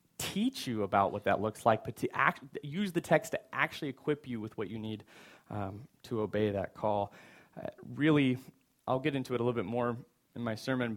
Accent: Seattle, Washington, United States; I'm from Seattle.

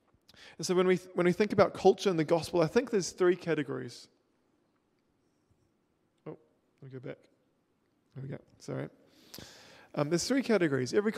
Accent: New Zealand; I've never felt like I've had to choose between my identity as a New Zealander of European descent and my identity in Christ.

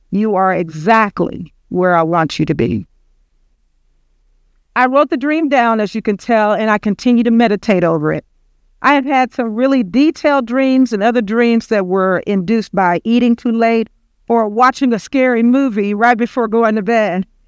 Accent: Pine Bluff, Arkansas, United States; I saw many things that reminded me of my hometown of Pine Bluff, Arkansas.

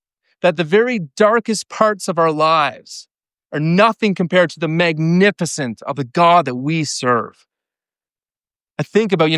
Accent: Newfoundland and Labrador, Canada; And I'm a Newfoundlander. That's why I'm in Ontario.

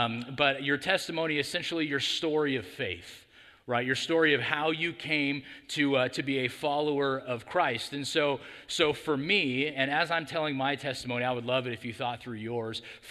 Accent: Atwater, California, United States; I actually grew up as a Central Valley kid. I'm from Atwater originally, and so I grew up on the 99 corridor.

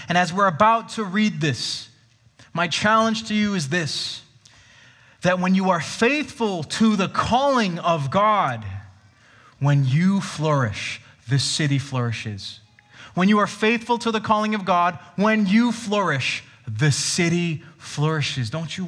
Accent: Hong Kong; now in Canada; 2008 that I came to Canada. I grew up in Hong Kong, and coming here was very different.

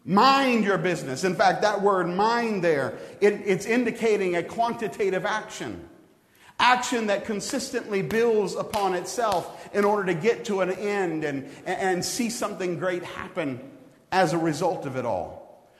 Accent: Louisiana, United States; I thought, "Man, we're from Louisiana. We're driving around in Arkansas.

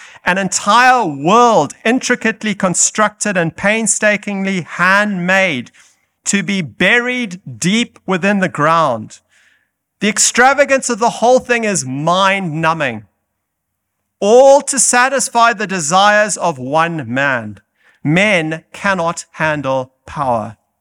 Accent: Zimbabwe; Growing up in Zimbabwe, many times I had to drive my car off the road because Mugabe was coming with his cavalcade of vehicles

